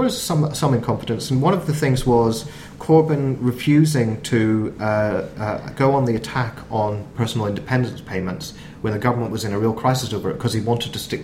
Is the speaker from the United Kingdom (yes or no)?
yes; Northern Ireland, United Kingdom; I am Northern Irish. But I should explain, I'm a self-hating proddy.